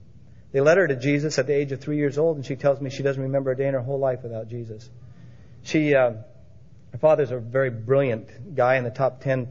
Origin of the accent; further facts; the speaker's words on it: Portland, United States; because I was raised in Portland, reached out to my dad a few years ago.